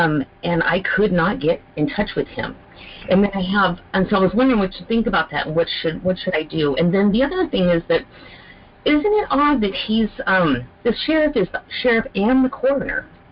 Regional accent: California, United States; I'm from California.

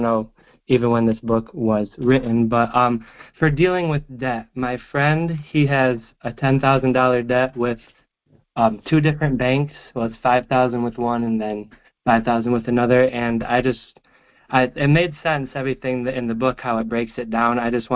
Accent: Michigan, United States; and I'm from Michigan

